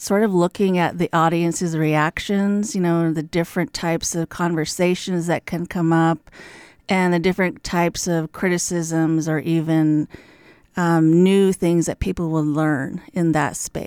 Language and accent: English; United States; because I'm from the Navajo Nation, I see around me everywhere.